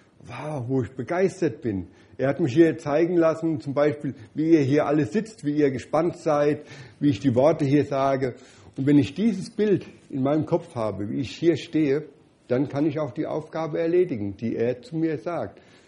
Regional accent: Germany; Ich als Deutscher, ich will um 6 Uhr essen.

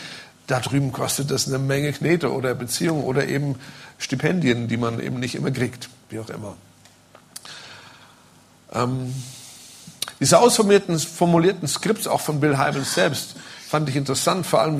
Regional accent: Limburg, Hesse, Germany; ich komme ja aus Limburg, das ist die erste Rolltreppe, die ich in meinem Leben gesehen habe.

